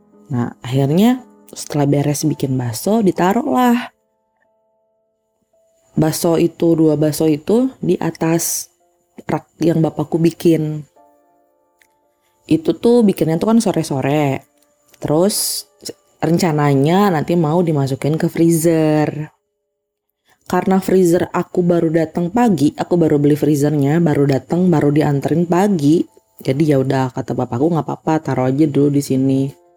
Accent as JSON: {"language": "Indonesian", "region": "West Java", "country": "Indonesia", "tie": "born or raised there", "said": "bapakku yang ada di kampung halamanku di daerah Jawa Barat untuk datang dulu ke Bali"}